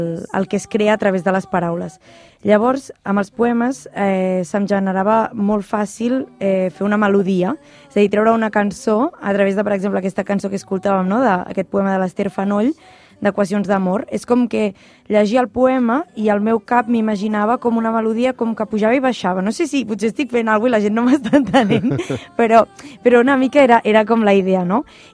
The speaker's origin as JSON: {"language": "Catalan", "town": "Matadepera", "region": "Catalonia", "country": "Spain", "said": "sóc de Matadepera, però vaig estar un parell o tres d'anys a Barcelona."}